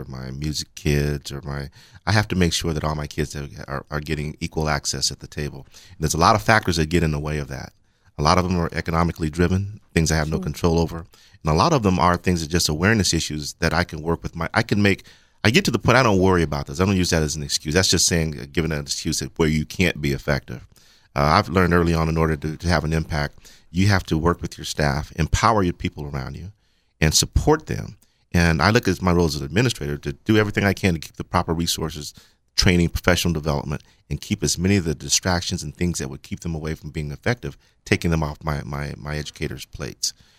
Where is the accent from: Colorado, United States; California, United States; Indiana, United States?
California, United States; I mean, I was raised in Southern California, small desert community